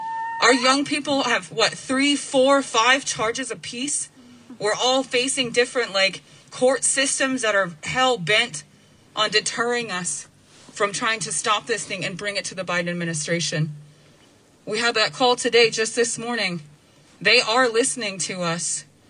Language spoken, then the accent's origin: English; Minnesota, United States; It breaks my heart to be born and raised in Minnesota